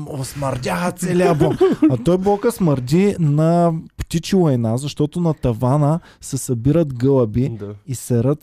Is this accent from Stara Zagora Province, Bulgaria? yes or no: yes; Stara Zagora, Stara Zagora Province, Bulgaria; now in Sofia, Bulgaria; аз съм от Стара Загора